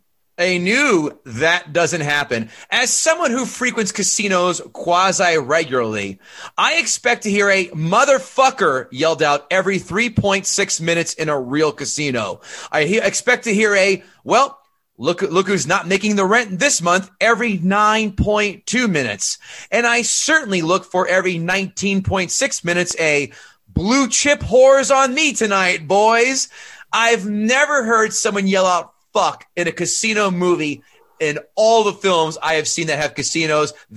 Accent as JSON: {"language": "English", "region": "New Jersey", "country": "United States", "tie": "born or raised there", "said": "We grew up in Jersey."}